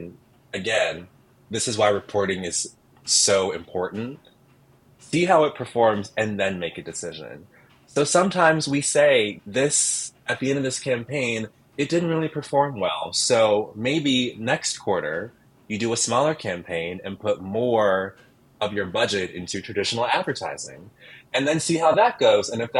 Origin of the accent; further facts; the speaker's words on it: Chicago, Illinois, United States; because she is from Chicago and I was from Chicago.